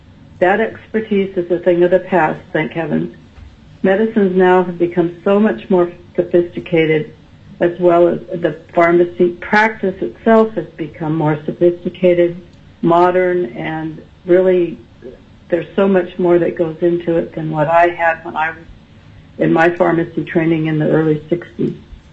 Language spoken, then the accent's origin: English; Fairbanks, Alaska, United States; from Fairbanks, Alaska. I've been a community pharmacist in Fairbanks for over 50 years